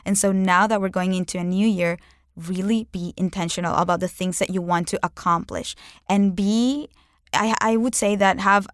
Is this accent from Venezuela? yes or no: yes; Venezuela; I am proud to be Venezuelan, but it's not like I was going to fight for my country. I was born in Venezuela randomly because my grandparents were kicked out from Europe and they were in a ship that landed in Venezuela